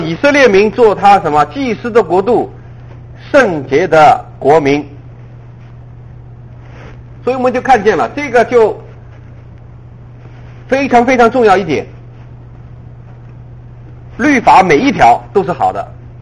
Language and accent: Chinese; China; 只是我们中国人不知道这个神就是那个神呢